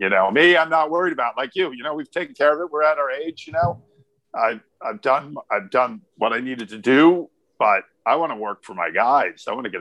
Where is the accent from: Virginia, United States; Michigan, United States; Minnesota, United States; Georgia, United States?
Minnesota, United States; Hugo; I grew up in Hugo, Minnesota. I grew up. And believe it or not, we had a big club out there called the 61 Club.